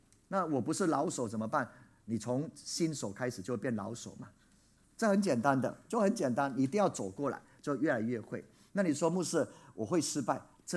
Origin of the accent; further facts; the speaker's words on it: Taiwan; 我们台湾人是这样子的，不是吗？